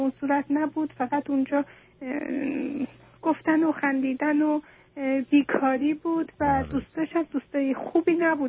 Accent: Iran; moved away; من یه چند ماهیه که از ایران اومدیم، شوهرم و من و پسرم.

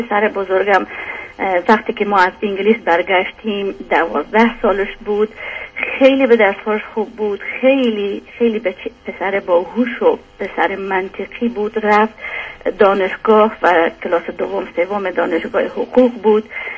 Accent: Afghanistan; moved away; also born or lived in Iran; از افغانستان اومدیم به ایران و 9 سال 10 سال ایران بودیم و از ایران پاکستان

